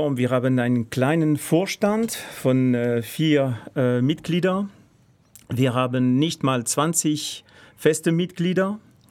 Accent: Barcelona, Catalonia, Spain; German is a second language; also ich bin sozusagen intellektuell französisch gewachsen, komme aber tatsächlich aus Nordspanien, aus Katalonien, geboren in Barcelona.

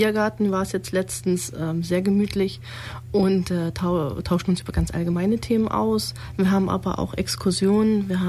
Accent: Dessau, Saxony-Anhalt, Germany; now in Neu-Ulm, Germany; Ich komme ursprünglich aus Dessau und wohne hier in Neu-Ulm.

